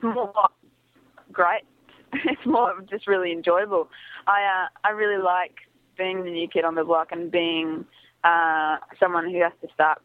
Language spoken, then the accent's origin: English; Melbourne, Victoria, Australia; I was born in Melbourne.